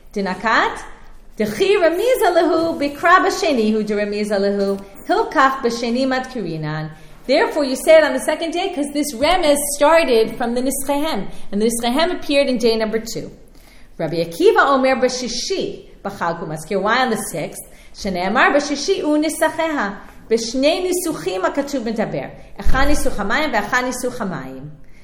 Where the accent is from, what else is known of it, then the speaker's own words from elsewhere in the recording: New York, United States; where I grew up in New York, rain was like, ugh, it's raining, miserable, right?